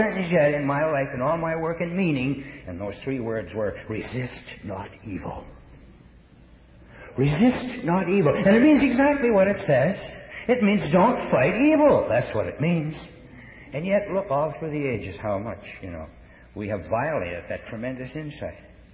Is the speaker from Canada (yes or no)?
yes; Quebec, Canada; I was brought up in French Canada, so I knew some French, not as much as I should have, but I knew some